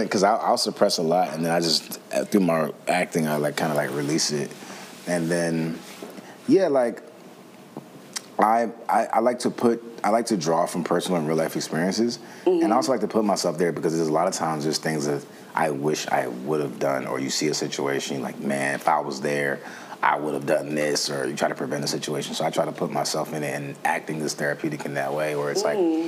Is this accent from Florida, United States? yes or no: yes; Florida, United States; moved away